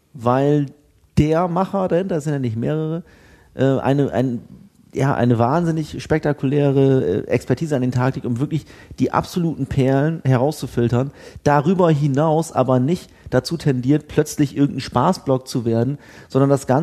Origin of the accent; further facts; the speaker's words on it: Bremen, Germany; Ich bin ja Bremer.